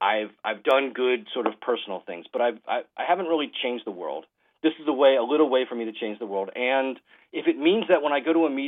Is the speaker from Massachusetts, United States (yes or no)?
yes; Boston, Massachusetts, United States; There was a Boston team. I grew up in the Boston area, Boston Breakers.